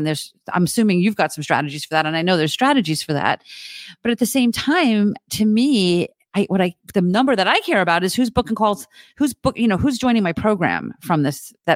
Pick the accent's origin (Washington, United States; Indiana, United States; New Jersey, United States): New Jersey, United States; You know, I talk 100 miles an hour. I'm from New Jersey.